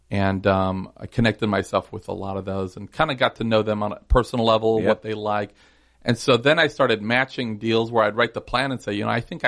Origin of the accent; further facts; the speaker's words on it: Los Angeles, California, United States; The short version is I'm from Los Angeles. I grew up in a very broken, abusive, alcoholic, you know, situation.